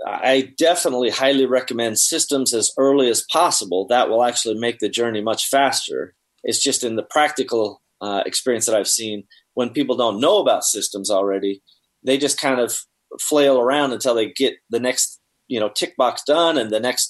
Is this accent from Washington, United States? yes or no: yes; Seattle, Washington, United States; I'm from Seattle